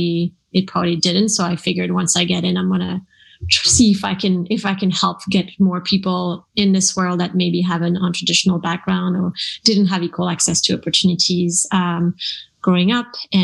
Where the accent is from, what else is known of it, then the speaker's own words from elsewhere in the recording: France; English is a second language; moved away as an adult; now in United States; I'm originally from France, as maybe you can hear a little bit, and I moved to the US 9 years ago.